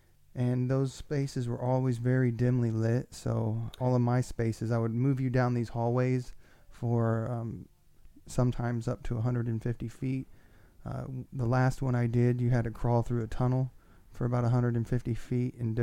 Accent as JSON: {"language": "English", "region": "Illinois", "country": "United States", "said": "I'm an artist from Illinois."}